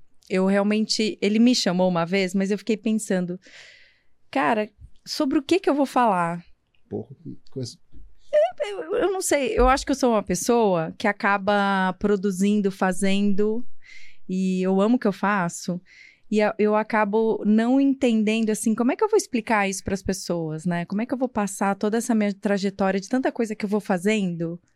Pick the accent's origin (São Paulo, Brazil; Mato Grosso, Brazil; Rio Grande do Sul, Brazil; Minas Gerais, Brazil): São Paulo, Brazil; Ribeirão Preto; Olha, eu acho que eu sou de Ribeirão, né? Ribeirão Preto.